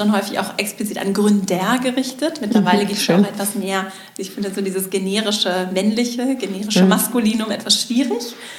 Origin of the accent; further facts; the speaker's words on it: Schleswig-Holstein, Germany; ich komme nicht aus der Großstadt, sondern ich habe auch in Schleswig-Holstein eher ländlich bin ich aufgewachsen